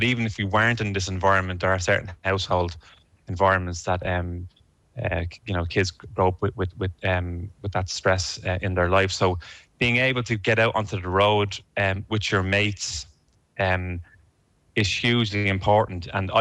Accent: Ireland; As Irish people, I think we were as chuffed as the Argentinians were.

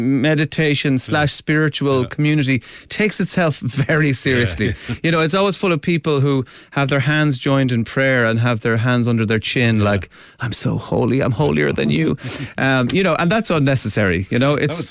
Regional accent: Limerick, Munster, Ireland; I was an altar boy growing up in Limerick

